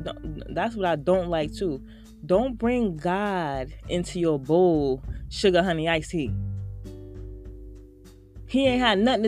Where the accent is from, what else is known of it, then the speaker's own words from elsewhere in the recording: Baltimore, Maryland, United States; I'm from Baltimore, too.